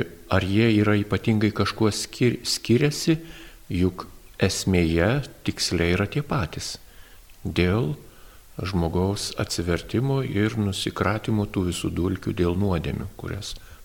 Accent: Samogitia, Lithuania; Aš pats esu žemaitis, atsiprašau, kad kalbu aukštaitiškai, galiu kalbėti žemaitiškai, bet dėl kitų gerovės, imkim bendrinę kalbą.

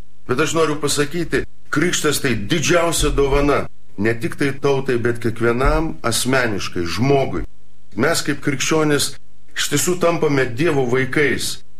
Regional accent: Samogitia, Lithuania; aš džiaugiuosi, būdamas žemaičiu ir būdamas krikščioniu ir kad priklausau Romos katalikų bažnyčiai.

